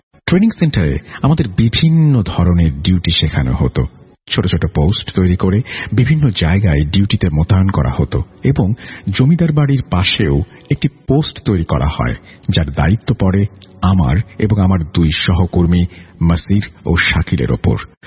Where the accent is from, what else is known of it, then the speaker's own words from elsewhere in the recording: Mahmudpur, Rajshahi Division, Bangladesh; আমার বাড়ি নাটোর জেলার গুরুদাস উপজেলার মাহমুদপুর গ্রামে।